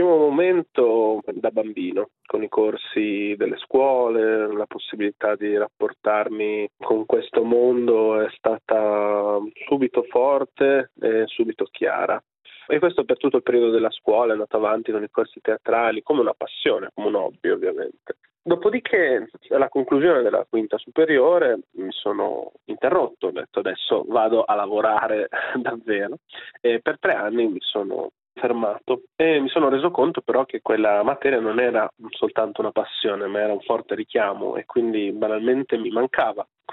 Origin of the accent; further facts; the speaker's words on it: Piacenza, Emilia-Romagna, Italy; Già negli anni della scuola a Piacenza, mia città natale, ho iniziato un percorso degli studi